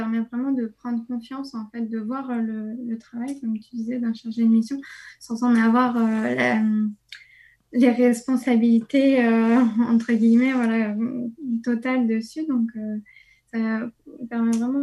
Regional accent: Île-de-France, France; Ben, alors moi je suis des Yvelines, donc voilà, pas très loin.

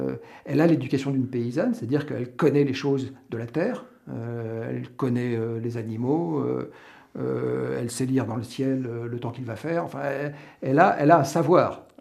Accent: Bar-le-Duc, Grand Est, France; La raison immédiate, c'est que je suis de Bar-le-Duc. Donc du Barrois

